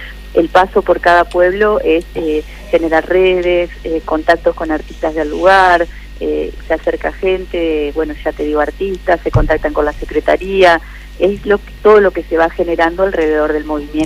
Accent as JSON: {"language": "Spanish", "town": "General Campos", "region": "Entre Ríos", "country": "Argentina", "tie": "born or raised there", "said": "Y aparte yo que soy de pueblo sé lo que es... yo soy de General Campo, que es un pueblito muy chiquitito"}